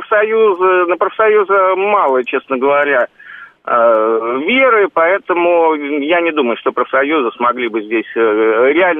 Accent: Saratov, Saratov Oblast, Russia; я сам родом из Саратова

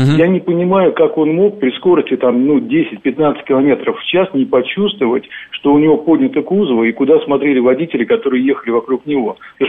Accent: Korolyov, Moscow Oblast, Russia; я из Королева.

